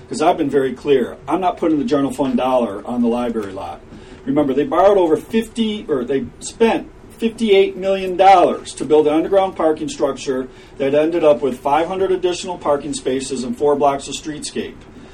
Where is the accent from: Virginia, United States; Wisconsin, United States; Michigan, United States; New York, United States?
Michigan, United States; Ann Arbor; as a teenage rebel growing up in Ann Arbor, I have great admiration for the police force as an adult